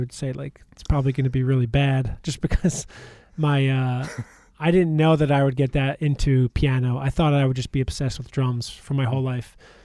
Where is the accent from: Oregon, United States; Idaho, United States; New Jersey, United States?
New Jersey, United States; Ramsey; now in Denver, United States; I was born and raised in Ramsey, New Jersey. I think I lived there for about 24 years, and then about a decade in Denver, Colorado.